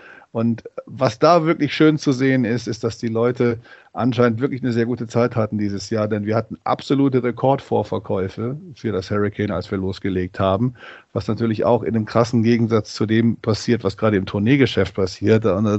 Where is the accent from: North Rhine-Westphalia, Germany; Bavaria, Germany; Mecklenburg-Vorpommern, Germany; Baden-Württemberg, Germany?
North Rhine-Westphalia, Germany; Mönchengladbach; now in Hamburg, Germany; Ich komme aus Mönchengladbach